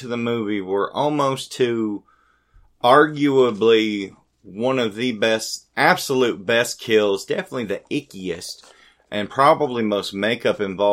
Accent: Greenville, United States; There is a Popcorn Video in my hometown of Greenville.

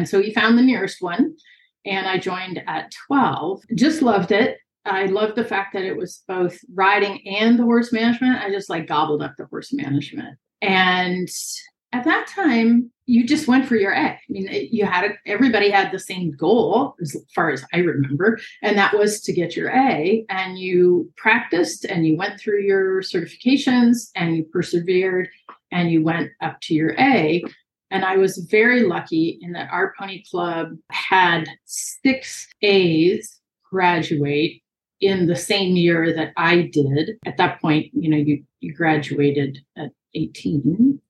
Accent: California, United States; I started Western because I am from California, and that's the predominant riding style.

